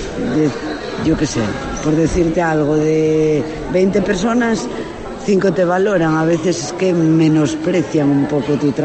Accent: Vegadeo, Asturias, Spain; Soy de aquí, de Vegadeo, sí.

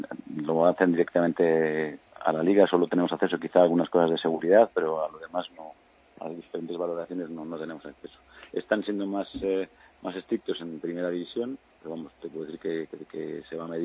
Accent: Spain; como buenos españoles siempre dejamos todo para el final

